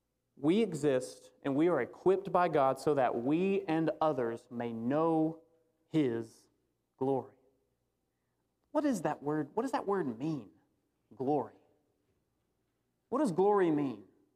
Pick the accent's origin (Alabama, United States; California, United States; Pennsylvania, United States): Alabama, United States; I'm from Alabama, if no one knew.